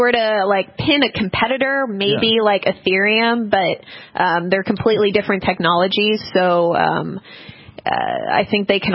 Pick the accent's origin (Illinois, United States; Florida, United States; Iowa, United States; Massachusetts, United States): Massachusetts, United States; now in San Francisco, United States; I'm actually from Massachusetts and recently moved to San Francisco just for a change.